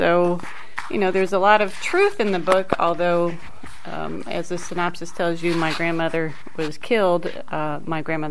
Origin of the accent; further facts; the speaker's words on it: United States; I grew up on Scenic Highway near Ellison Field